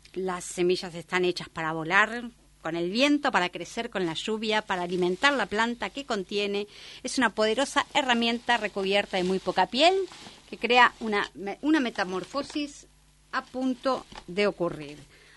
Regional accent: Argentina; Pero cuando dicen inflación, nosotros nos reímos como argentinos

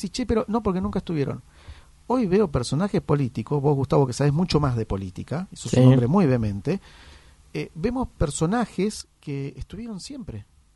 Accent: Argentina; El tema es que somos, los argentinos todavía somos muy, muy ovejas

